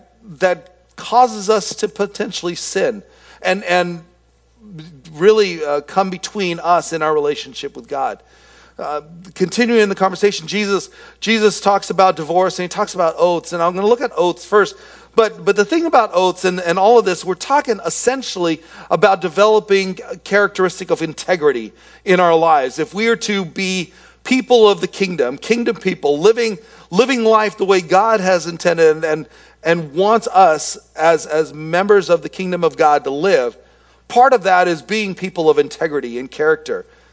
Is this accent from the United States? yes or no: no; Philippines; And then as a Filipino with a flat nose, it's like, no, I'm good.